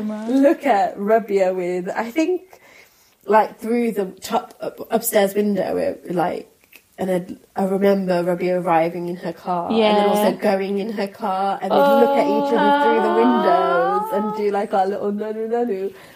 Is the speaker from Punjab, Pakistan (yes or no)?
no; Islamabad Capital Territory, Pakistan; And I have really fond memories of growing up in Pakistan with my nano, which is my grandmother, maternal grandmother.